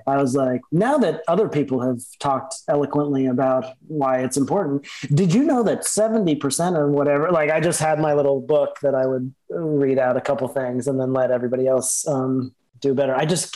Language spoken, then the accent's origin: English; Los Angeles, California, United States; I guess growing up in Los Angeles, there's not that yeah. many old buildings.